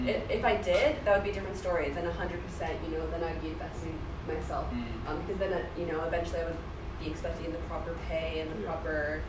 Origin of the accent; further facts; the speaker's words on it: Canada; So I'm from Canada. When I finished high school, I was like, oh yeah, I want to do some creative stuff.